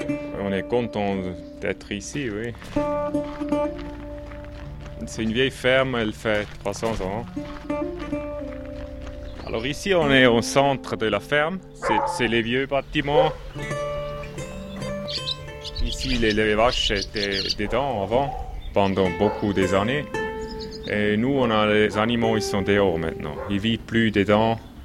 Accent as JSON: {"language": "French", "country": "Switzerland", "said": "je suis suisse, et nous, on est petit, mais en Suisse, on aime la qualité."}